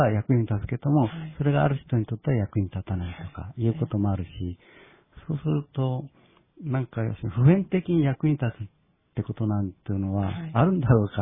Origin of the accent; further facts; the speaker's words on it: Tokyo, Japan; 東京で生まれて育って